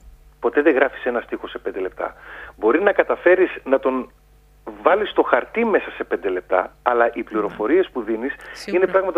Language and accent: Greek; Leptokarya, Central Macedonia, Greece; Καταγωγή μου είναι από Κατερίνη, η ιδιαίτερη πατρίδα μου είναι από Λεπτοκαριά, ένα μικρό χωριό της Πιερίας. Mm-hmm. Έχουμε γεννηθεί δηλαδή και βλέπουμε θάλασσα και βουνό.